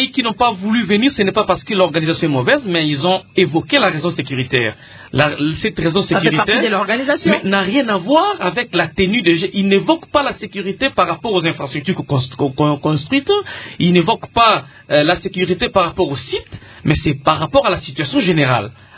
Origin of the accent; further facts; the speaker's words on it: DR Congo; en tant que Congolais